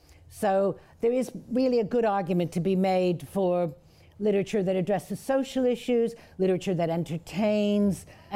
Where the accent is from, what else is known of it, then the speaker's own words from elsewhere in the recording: United States; I grew up in America. I'd never heard his name spoken